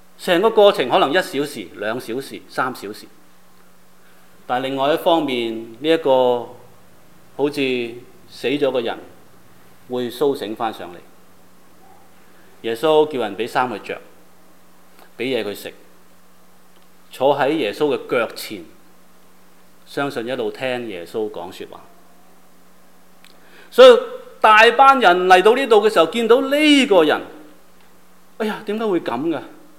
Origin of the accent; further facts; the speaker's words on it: China; 对我们中国人特别有意思，因为我们都很怕风水的